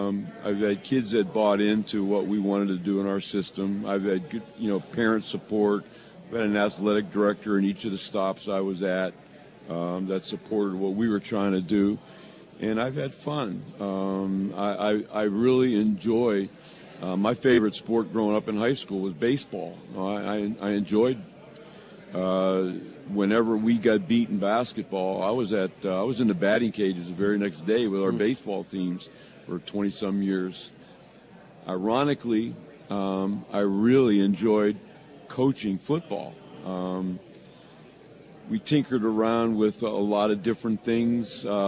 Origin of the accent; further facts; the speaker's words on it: Farrell, Pennsylvania, United States; I've growing up in Farrell, learned at a very young age that there's something special about being an athlete